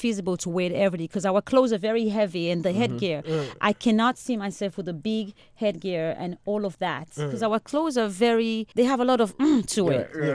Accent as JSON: {"language": "English", "country": "Nigeria", "said": "So I think as Africans, we put a lot of pressure on us, like, yay, I'm from Nigeria, have the big headgear."}